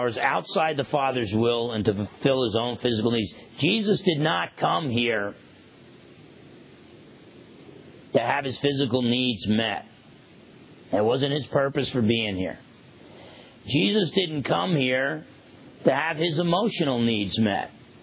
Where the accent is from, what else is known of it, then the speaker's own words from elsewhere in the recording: New Jersey, United States; growing up in New Jersey, that used to happen all the time.